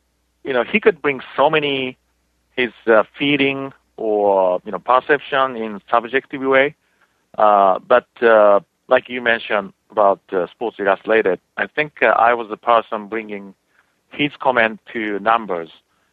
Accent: Japan; English is a second language; You know, as you know, my accent, I'm from Japan

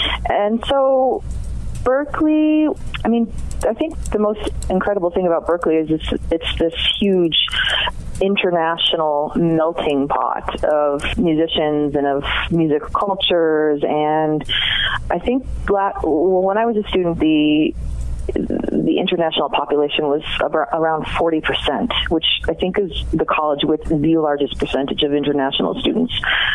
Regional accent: Muskegon, Michigan, United States; I grew up in Muskegon, in a tiny little neighborhood called Bluffton, which is actually like a peninsula in and of itself, because it's surrounded by Muskegon Lake Michigan

